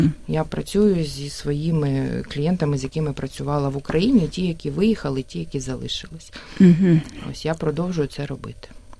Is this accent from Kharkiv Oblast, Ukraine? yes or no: no; Nizhyn, Chernihiv Oblast, Ukraine; moved away as an adult; now in Australia; Я сама родом з Ніжина. Довгий час жила, навчалась в Ніжині, ось, працювала. Ніжин невеличке, дуже чудове, старовинне, історичне містечко